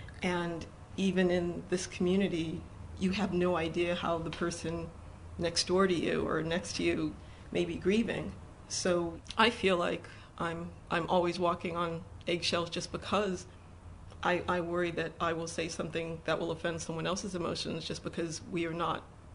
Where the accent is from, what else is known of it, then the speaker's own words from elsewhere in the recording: Sandy Hook, Connecticut, United States; So I will say to them, yes, I'm from Sandy Hook. Yes, my son attends the school.